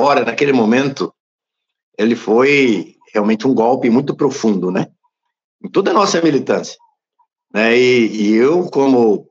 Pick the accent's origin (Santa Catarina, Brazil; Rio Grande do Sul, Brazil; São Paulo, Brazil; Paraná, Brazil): Paraná, Brazil; E nós aqui, como eu sou do Paraná, né?